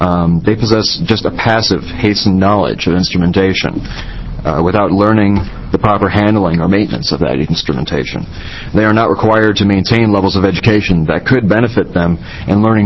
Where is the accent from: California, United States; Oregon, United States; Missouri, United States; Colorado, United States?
Oregon, United States; Coos Bay; Members of Oregon's Health Policy Committee, I am from Coos Bay, Oregon.